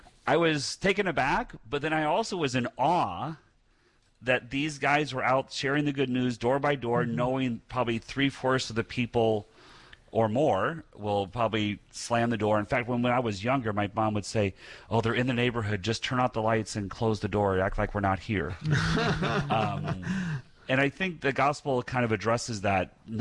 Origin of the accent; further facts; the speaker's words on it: Illinois, United States; now in Southern US; When I was growing up near Chicago.